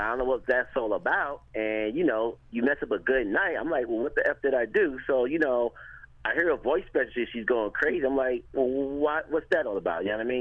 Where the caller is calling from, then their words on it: New York City, New York, United States; I'm calling from New York City, Harlem World.